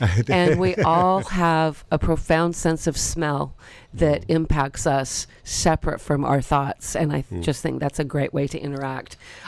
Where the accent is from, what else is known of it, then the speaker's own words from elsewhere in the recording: Sebastopol, California, United States; the bread vendor at the Sebastopol Market, which is my hometown market.